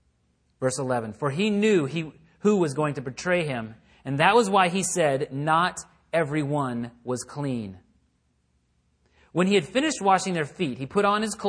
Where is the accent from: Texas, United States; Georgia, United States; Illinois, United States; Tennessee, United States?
Texas, United States; because growing up in Texas, you know, 100 degree summers, that was brutal.